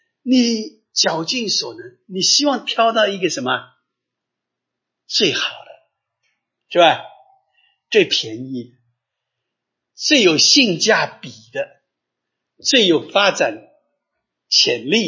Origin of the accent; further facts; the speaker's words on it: China; 我们中国人一看就是哼哈二将，是吧？